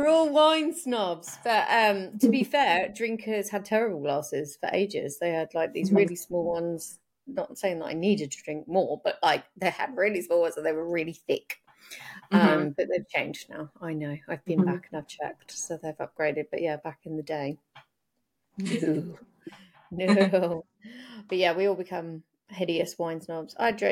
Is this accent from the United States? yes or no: no; United Kingdom; I think as a Brit